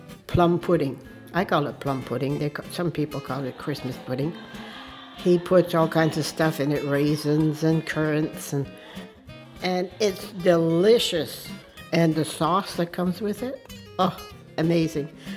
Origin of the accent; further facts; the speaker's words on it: New Brunswick, Canada; born there; now in Cleveland, Canada; I was born in New Brunswick. I live in Cleveland, which is part of Richmond.